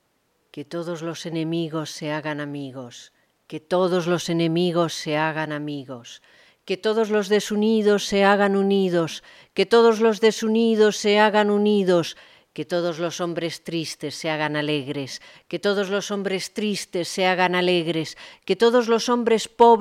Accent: Madrid, Community of Madrid, Spain; born there; nací y vivo en Madrid, España.

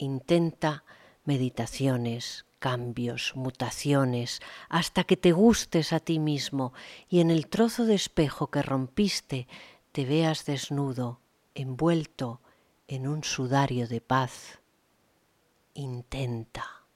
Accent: Madrid, Community of Madrid, Spain; born there; nací y vivo en Madrid, España.

